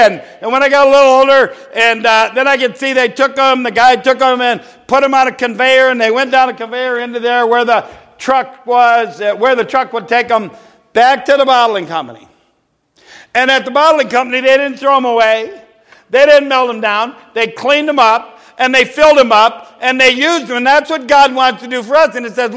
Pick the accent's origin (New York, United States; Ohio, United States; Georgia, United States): Ohio, United States; When I grew up in Northern Ohio as a kid in the early 60s, I guess, I was, well, yeah, 7, 8 years old.